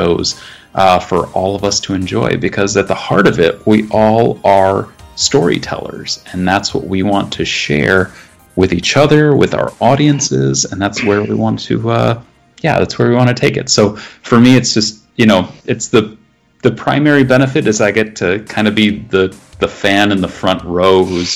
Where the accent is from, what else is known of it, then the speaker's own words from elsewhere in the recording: Midwest, United States; despite being a Midwesterner, I don't actually know every other human that lives in the Midwest.